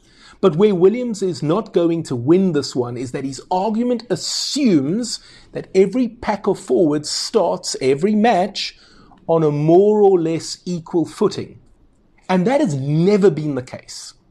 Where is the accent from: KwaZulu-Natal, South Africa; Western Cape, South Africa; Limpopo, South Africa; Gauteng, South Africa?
Western Cape, South Africa; Cape Town; I grew up in Cape Town